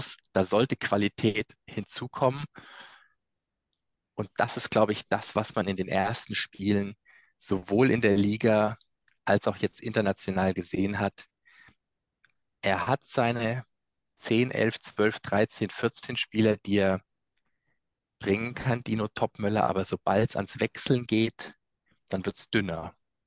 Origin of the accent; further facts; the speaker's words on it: Munich, Bavaria, Germany; um von außen kommend als Münchner zu sagen